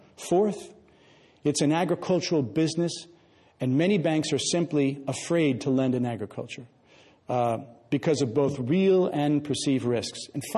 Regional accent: St. Louis, Missouri, United States; now in Boston, United States; from my hometown of St. Louis, and angel investors in the Boston area where I live now.

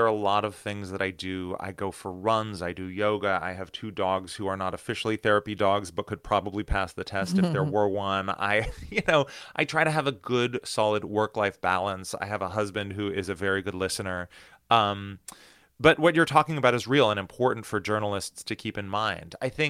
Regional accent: United States; I realized that growing up in the United States, I had been incredibly lucky to live in this country that has two enormous oceans on either side of it

